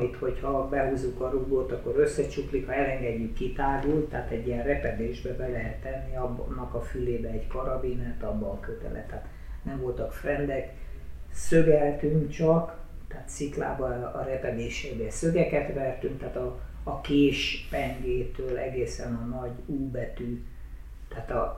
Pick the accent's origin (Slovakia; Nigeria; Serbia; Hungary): Hungary; Budapest; Én Óbudán születtem, a Martin kórházban, és ugye ott laktunk a Vörösvári út elején